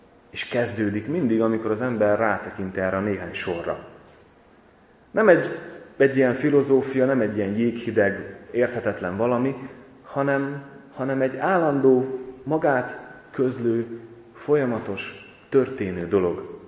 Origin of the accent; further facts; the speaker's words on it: Zakarpattia Oblast, Ukraine